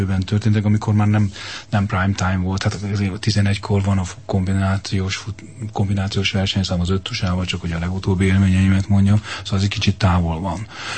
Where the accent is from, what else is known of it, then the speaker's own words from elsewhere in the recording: Hungary; hogy magyarok vagyunk, és hogy ennyire szeretjük egymást